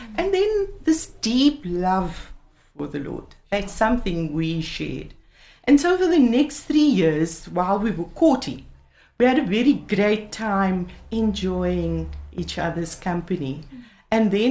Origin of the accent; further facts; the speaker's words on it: Stellenbosch, Western Cape, South Africa; now in Cape Town, South Africa; so we got married in the hometown of, my hometown of Stellenbosch.